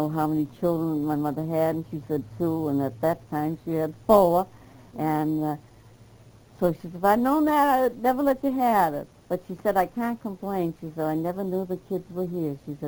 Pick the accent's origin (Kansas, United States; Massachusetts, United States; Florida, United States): Massachusetts, United States; Boston; born there; No, I was born in Boston